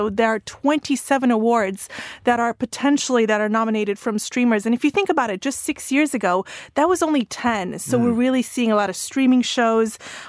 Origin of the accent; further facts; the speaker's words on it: London, United Kingdom; because I know as a Londoner...